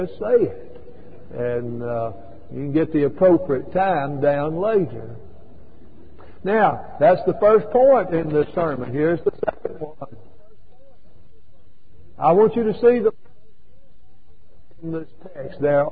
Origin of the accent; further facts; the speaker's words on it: Los Angeles, California, United States; Now, I grew up in South Central.